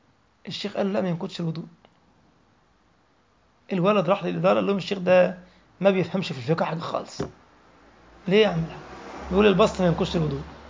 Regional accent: Egypt; moved away as an adult; now in Saarbrücken, Germany; تسمع مني بعض الألفاظ، أنا مصري مثلا، حضرتك مغربي وجزائري وسوري

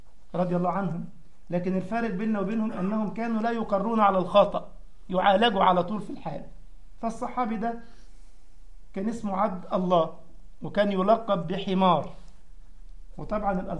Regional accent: Egypt; يعني اذكر عندنا في مصر

